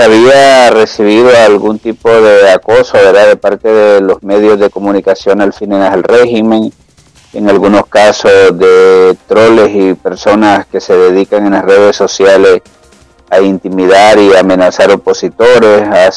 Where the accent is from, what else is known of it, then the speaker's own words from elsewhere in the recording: Nicaragua; moved away; salí hace un mes de Nicaragua por problemas de persecución política